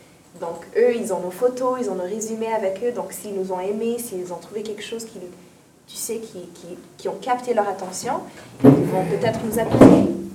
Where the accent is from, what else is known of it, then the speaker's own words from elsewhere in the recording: Bujumbura, Bujumbura Mairie, Burundi; born there; je suis née au Bujumbura, Burundi.